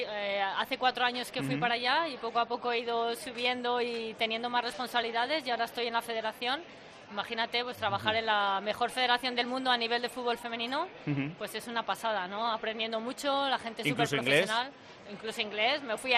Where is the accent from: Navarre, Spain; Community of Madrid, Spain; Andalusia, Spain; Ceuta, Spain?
Navarre, Spain; Pamplona; yo soy de Pamplona de toda la vida, aunque no esté aquí